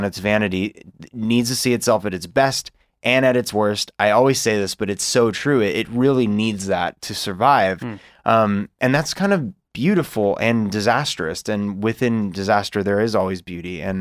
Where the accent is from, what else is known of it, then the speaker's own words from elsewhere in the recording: Los Angeles, California, United States; Los Angeles.